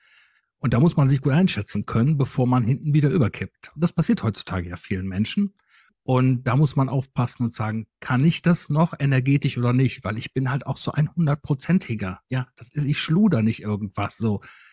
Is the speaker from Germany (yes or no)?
yes; North Rhine-Westphalia, Germany; Also ich komme aus dem Rheinland. Ich wohne direkt bei Düsseldorf